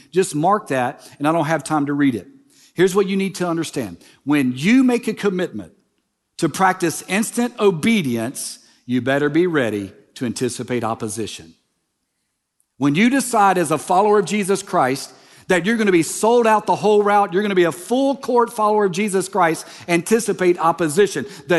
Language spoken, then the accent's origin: English; Louisiana, United States; I'm from Louisiana, and you know when you cross a state line from Texas to Louisiana, because all of a sudden, there's potholes.